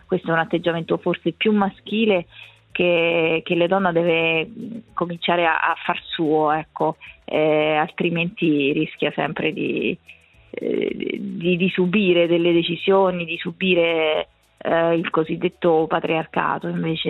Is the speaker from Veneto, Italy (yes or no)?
no; L'Aquila, Abruzzo, Italy; Io sono cresciuta all'Aquila